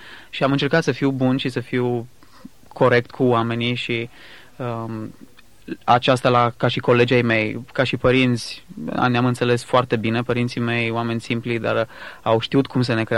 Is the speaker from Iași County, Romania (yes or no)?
no; Sibiu, Sibiu County, Romania; now in Timișoara, Romania; Sunt deloc din Sibiu și am absolvit o școală, o facultate în Timișoara, după care de 5 ani de zile am rămas mai departe în Timișoara.